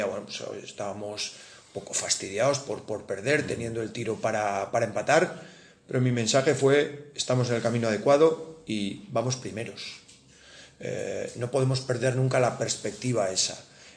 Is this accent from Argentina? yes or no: no; Valladolid, Castile and León, Spain; como vallisoletano y como amante del baloncesto